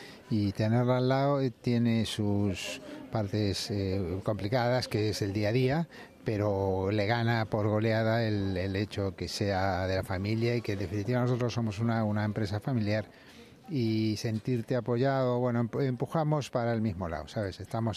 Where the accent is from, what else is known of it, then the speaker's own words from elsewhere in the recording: Buenos Aires, Argentina; now in Madrid, Spain; Yo soy más madrileño que porteño.